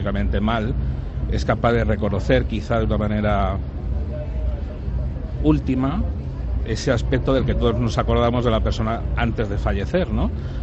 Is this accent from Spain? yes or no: yes; Madrid, Community of Madrid, Spain; now in Alcalá de Henares, Spain; Evidentemente es mi ciudad, yo soy madrileño, de acogida a Alcalaína